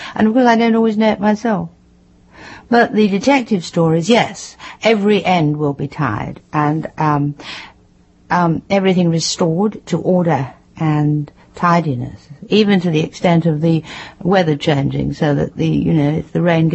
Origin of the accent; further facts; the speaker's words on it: London, United Kingdom; born there; Yes, I was born in London.